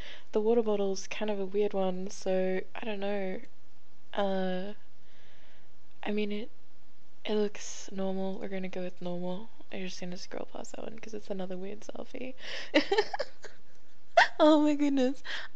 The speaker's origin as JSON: {"language": "English", "country": "Australia", "said": "Oh, this is bad. I'm Australian. I need centimeters, please."}